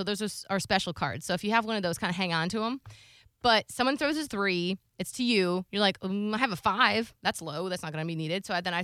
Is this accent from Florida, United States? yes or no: yes; Florida, United States; Because I'm like, first of all, I'm from Florida. I did not have hiking gear.